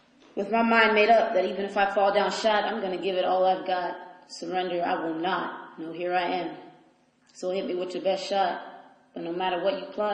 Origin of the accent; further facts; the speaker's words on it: Molokai, Hawaii, United States; from Molokai